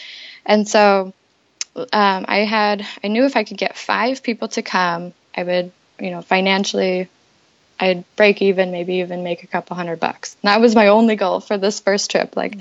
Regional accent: Alaska, United States; And growing up in Alaska, I've been really lucky to be able to get into these nooks and crannies of Southeast Alaska that a lot of people have never been to. Just because I was raised here, so my dad was a bush pilot

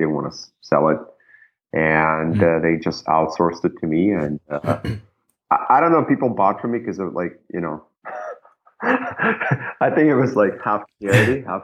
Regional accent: Minsk, Minsk City, Belarus; So I grew up in Belarus in Minsk

